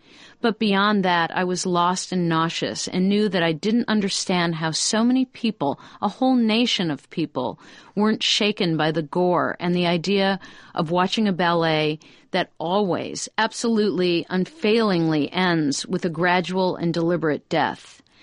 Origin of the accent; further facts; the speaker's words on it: Ohio, United States; I'm from Ohio.